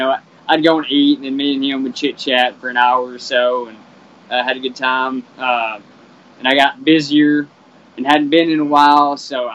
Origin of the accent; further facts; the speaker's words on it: Dresden, Tennessee, United States; I grew up in Dresden, Tennessee, which is just, if you're in Houston, it would be not even considered a separate place